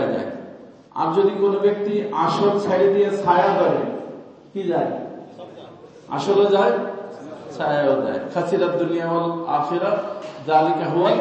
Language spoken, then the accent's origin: Bangla; Faridpur, Dhaka Division, Bangladesh; ওই আমাদের গ্রাম বসায় আমাদের ফরিদপুর বাড়ি বুঝছেন